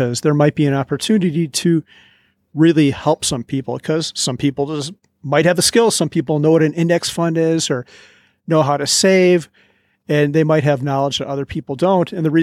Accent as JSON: {"language": "English", "region": "Midwest", "country": "United States", "said": "God, I'm from the Midwest, and people in the Midwest, I guess there's a certain type of attitude and people are usually pretty modest."}